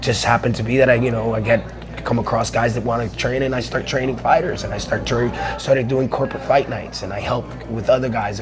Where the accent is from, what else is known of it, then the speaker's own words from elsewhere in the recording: Elizabeth, New Jersey, United States; I grew up in Elizabeth, New Jersey.